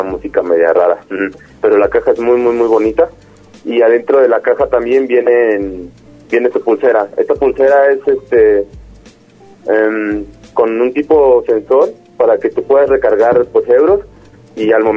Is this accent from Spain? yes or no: no; Mexico; como mexicano